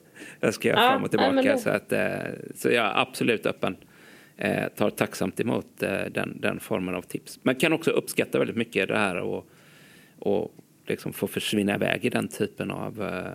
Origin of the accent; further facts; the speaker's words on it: Småland, Sweden; som den smålänning man är, så får man ju passa på att njuta när det fortfarande finns snö.